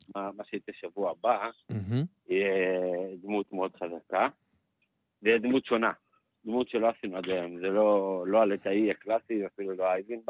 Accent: Jerusalem, Jerusalem District, Israel; בו גדלתי בשכונת גאולה, בחיידר וברסי ובגאולה.

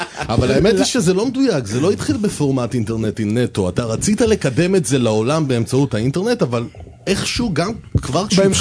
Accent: Haifa, Haifa District, Israel; אני במקור מחיפה.

